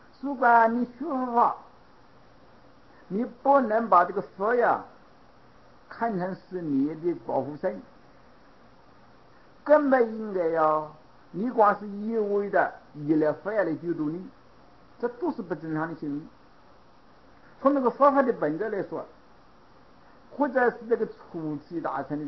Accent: China; 我们中国人是个压没出气啊

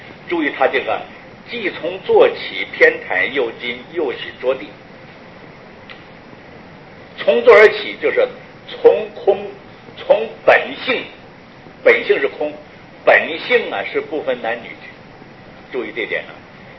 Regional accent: North Korea; 如果你自己开着车，你把我们朝鲜人开车送我

